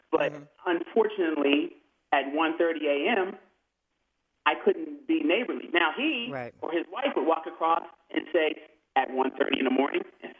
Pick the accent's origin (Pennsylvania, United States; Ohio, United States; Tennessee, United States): Pennsylvania, United States; Bethel Park; we grew up in Bethel Park all our lives. You know, I'm like the eighth generation to graduate from Bethel Park High School